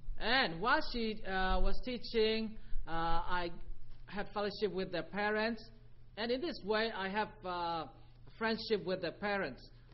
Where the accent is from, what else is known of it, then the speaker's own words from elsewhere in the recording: Myanmar; I came from Burma.